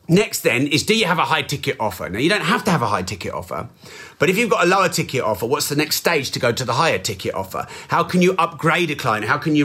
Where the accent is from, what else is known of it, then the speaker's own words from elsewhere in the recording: England, United Kingdom; I'm very English.